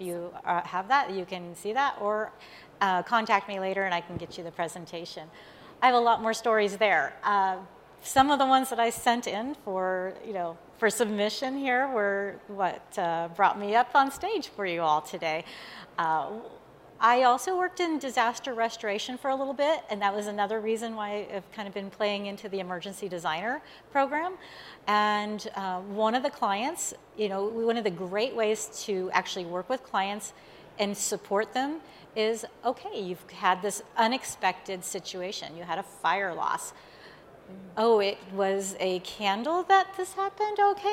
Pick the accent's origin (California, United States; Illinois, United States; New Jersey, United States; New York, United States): California, United States; moved away as an adult; now in Florida, United States; I'm originally from California. I lived there most of my life and then moved to Florida just a couple years ago.